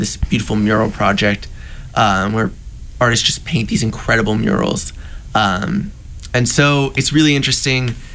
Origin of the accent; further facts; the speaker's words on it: Richmond, Virginia, United States; now in San Diego, United States; I grew up in Richmond, Virginia. So a very different place, very different culture also from San Diego.